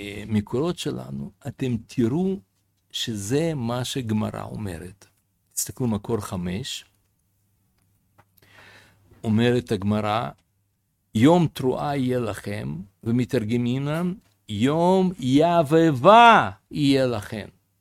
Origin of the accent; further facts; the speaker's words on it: Russia; now in Israel; אני גדלתי ברוסיה בין הגויים